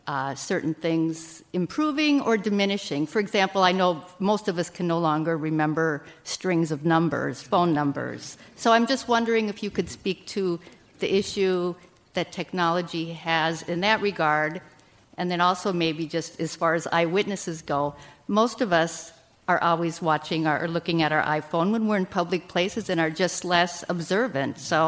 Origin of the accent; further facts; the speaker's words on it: Palmer, Alaska, United States; I'm from Palmer, Alaska.